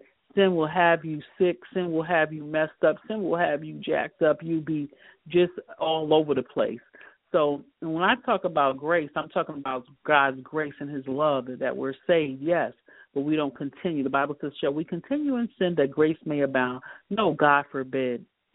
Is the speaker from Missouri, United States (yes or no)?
no; Connecticut, United States; I'm from Connecticut in the New York area.